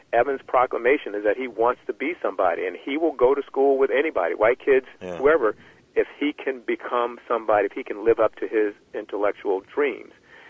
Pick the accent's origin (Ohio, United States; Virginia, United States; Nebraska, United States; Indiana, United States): Virginia, United States; let's say, in the South, where I grew up in Southern Virginia